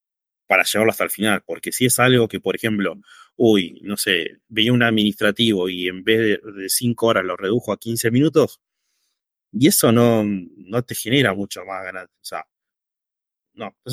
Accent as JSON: {"language": "Spanish", "town": "Bahía Blanca", "region": "Buenos Aires Province", "country": "Argentina", "said": "yo soy de Bahía Blanca"}